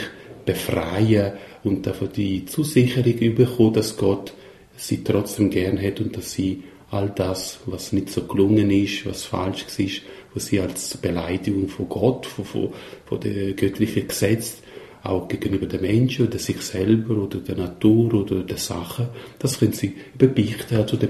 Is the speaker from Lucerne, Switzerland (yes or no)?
no; Graubünden, Switzerland; now in Goldau, Switzerland; Und ich stamme aus Graubünden, aus dem Misox. Das ist ein italienisch sprechendes Tal. Ich bin dort aufgewachsen, meine Familie ist von dort, wir sind ja Bürger von Soazza.